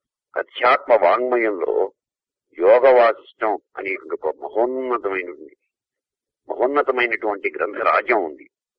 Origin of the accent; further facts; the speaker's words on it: Kuchipudi, Andhra Pradesh, India; స్వగ్రామం కూచిపూడి, కృష్ణా జిల్లా, 521136. భరతనాట్యానికి కూచిపూడి ప్రసిద్ధి, ఎందరో సాధకులు మహనీయులు నచ్చిన గడ్డది. అటువంటి గ్రామంలో జన్మించిన నా స్వగ్రామం.